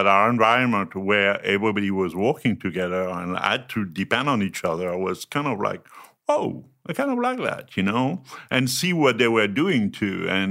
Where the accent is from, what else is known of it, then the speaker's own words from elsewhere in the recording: France; also born or lived in Paris / southwest France; From France, born and raised. I mean, I've been a little all over, so it was like either in the north of Paris or in the southwest.